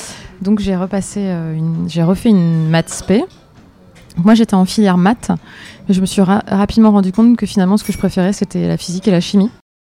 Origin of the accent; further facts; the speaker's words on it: Metz, Grand Est, France; Et alors moi, je suis native de Metz en Lorraine.